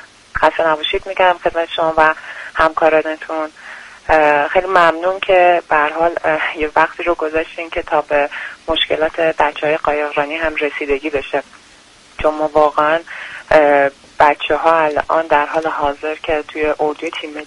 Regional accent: Zanjan Province, Iran; من اصالتا خودم هم زنجانی هستم

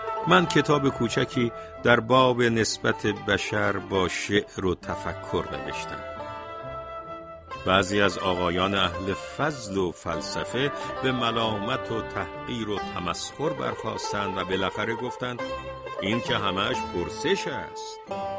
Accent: Ardakan, Yazd, Iran; born there; من در 15 خرداد سال 1312 شمسی در اردکان یزد به دنیا آمدم.

